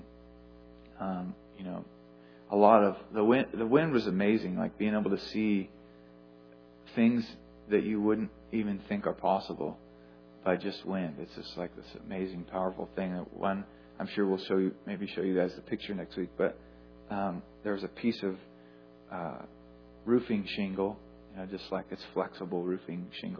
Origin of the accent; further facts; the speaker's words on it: Texas, United States; We're from Texas. There's Texas flags everywhere.